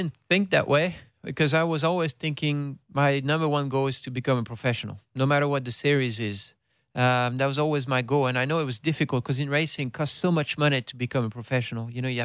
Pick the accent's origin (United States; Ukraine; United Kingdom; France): France; English is a second language; 6,000, yeah, in my hometown.